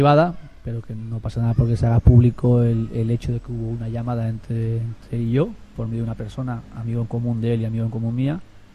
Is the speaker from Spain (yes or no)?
yes; San Sebastián, Basque Country, Spain; Es verdad que él es de San Sebastián, de Donosti, igual que yo, soy guipuzcoano donde vivía, hoy vengo también de Donosti, prácticamente